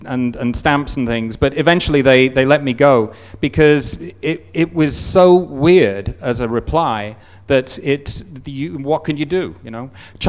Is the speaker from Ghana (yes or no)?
no; England, United Kingdom; born there; where are you from? I say, I was born in England.